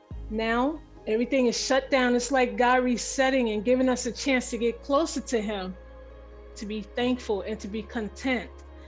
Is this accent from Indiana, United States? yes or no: no; South Orange, New Jersey, United States; I'm from South Orange, New Jersey.